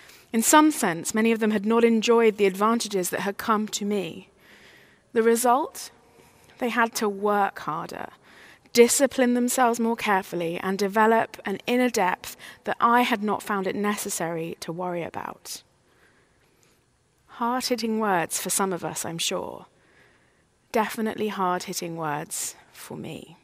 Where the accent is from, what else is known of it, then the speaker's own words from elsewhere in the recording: United Kingdom; health, family, ministry, weather. I am British after all.